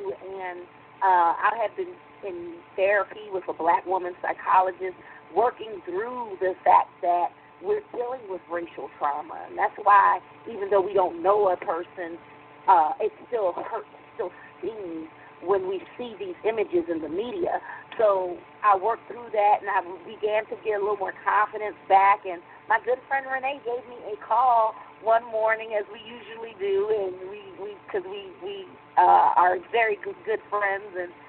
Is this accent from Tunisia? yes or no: no; Philadelphia, Pennsylvania, United States; now in Stonecrest, United States; I was just going to say that I am from Philadelphia, and I am living in Stonecrest, Georgia